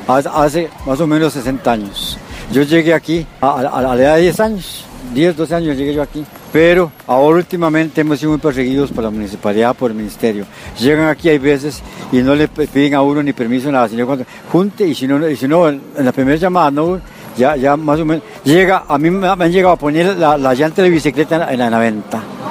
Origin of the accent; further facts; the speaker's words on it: Costa Rica